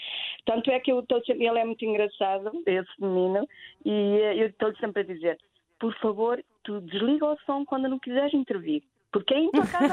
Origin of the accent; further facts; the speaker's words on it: Espadanedo, Bragança, Portugal; Nós somos de Bragança, eu sou transmontana, sabe?